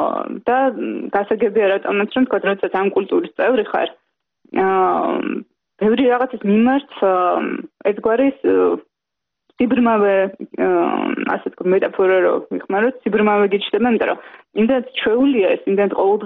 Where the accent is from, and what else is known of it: Tbilisi, Georgia; born or raised there